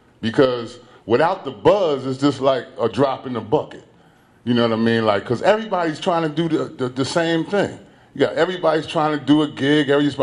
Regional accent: Philadelphia, Pennsylvania, United States; I'm from Philly originally.

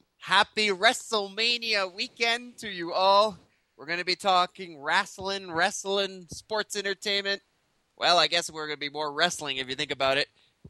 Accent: Calgary, Alberta, Canada; Definitely, growing up in Calgary, as a kid, I was a big wrestling fan in general.

